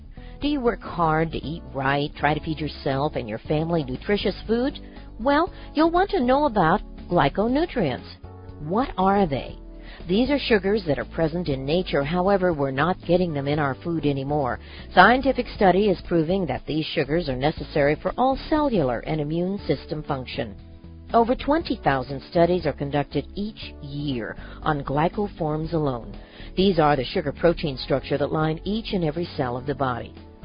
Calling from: Sedona, Arizona, United States; Sedona, Arizona.

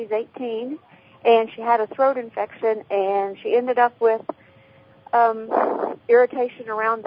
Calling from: California, United States; California.

